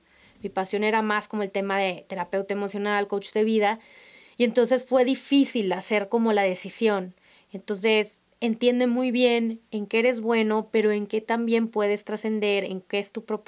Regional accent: Monterrey, Nuevo León, Mexico; now in Mexico City, Mexico; yo soy de Monterrey

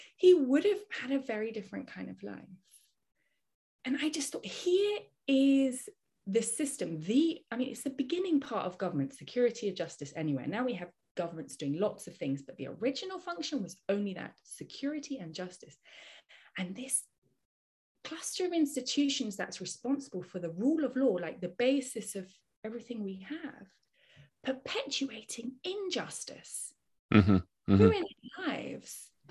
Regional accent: Scotland, United Kingdom; in the UK where I'm from, originally I'm from Scotland.

